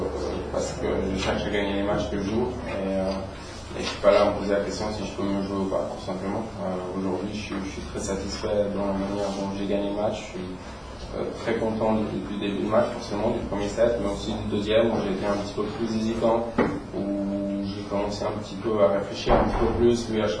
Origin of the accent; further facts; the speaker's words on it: Switzerland; Voilà, on est de Suisse dans le top 4